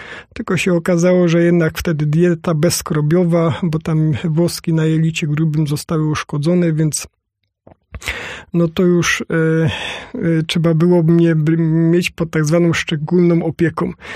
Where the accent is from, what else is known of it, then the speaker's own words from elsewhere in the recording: Częstochowa, Silesian Voivodeship, Poland; born there; urodziłem się przy Jasnej Górze w Częstochowie